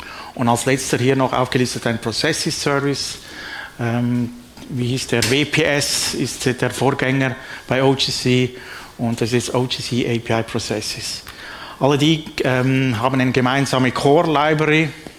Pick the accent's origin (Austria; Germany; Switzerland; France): Switzerland; wie Hans heute gesagt hat. Ich komme aus der Schweiz